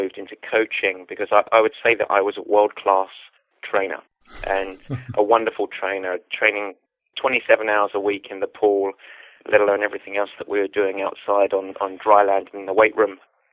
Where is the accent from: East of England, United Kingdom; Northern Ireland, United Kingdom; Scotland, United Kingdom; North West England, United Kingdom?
East of England, United Kingdom; now in United States; I'm originally, I was born and raised in a little town just outside of Southend-on-Sea in Essex. And so just to the east of London, about 35 miles to the east of London. And grew up there, very typical sort of suburban life.